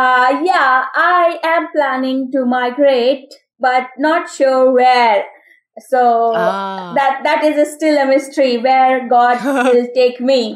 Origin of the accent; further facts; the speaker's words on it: Lucknow, Uttar Pradesh, India; And I am from India. A place of Nawab called Lucknow.